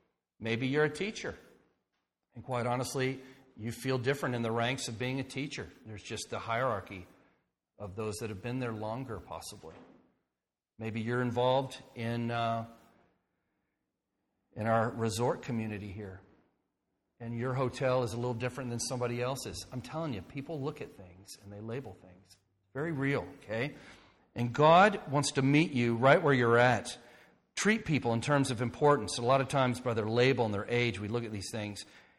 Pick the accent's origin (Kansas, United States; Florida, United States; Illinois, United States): Florida, United States; Growing up in Florida, I even remember in my 30s going to Thanksgiving dinner.